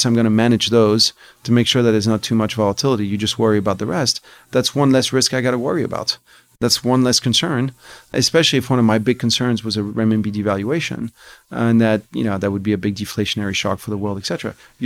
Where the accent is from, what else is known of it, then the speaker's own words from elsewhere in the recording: France; I went to school in France. I grew up in France. And so I went through the French educational system.